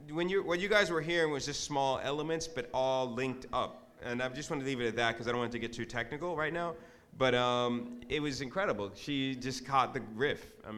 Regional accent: New York, United States; from New York.

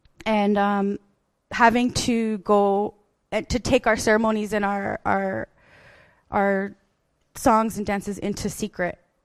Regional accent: Jemez Pueblo, New Mexico, United States; I am from the Pueblo of Jemez. In New Mexico, which is, you know, one of the four corner states. I am not of Diné

